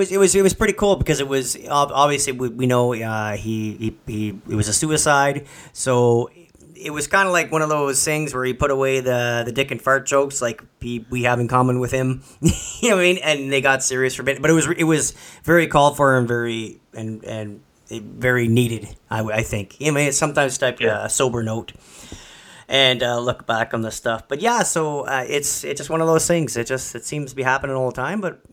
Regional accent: Canada; But we are Canadian, though.

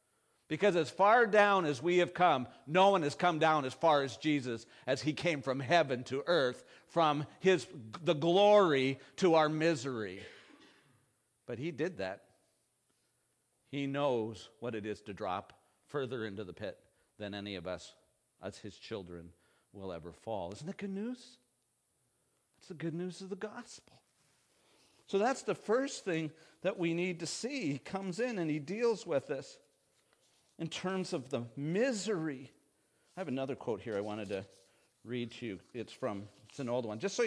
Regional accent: Canada; You know, one of my favorite stories, being Canadian, is Anne of Green Gables.

